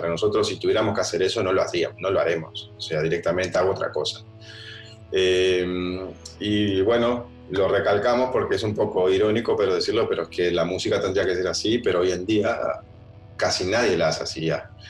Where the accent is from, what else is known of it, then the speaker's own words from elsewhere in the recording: Uruguay; now in Sweden; Yo me mudé de Uruguay para Suecia para tocar música